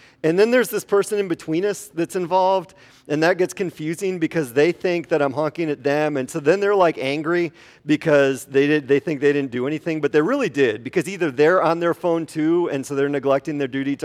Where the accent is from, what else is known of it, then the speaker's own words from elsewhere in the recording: Wisconsin, United States; I am from Wisconsin. We do not have traffic in Wisconsin. We have cows. In Wisconsin, that's what we have.